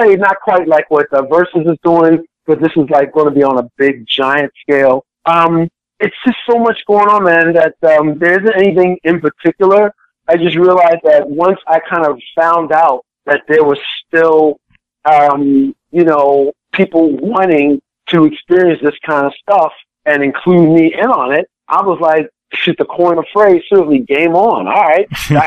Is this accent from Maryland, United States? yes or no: yes; Baltimore, Maryland, United States; Plus, hey, I'm from Baltimore, so it was like a free trip to see the family.